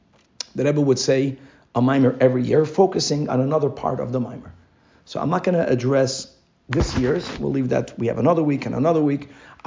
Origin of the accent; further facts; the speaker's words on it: Brazil; I'm from Brazil.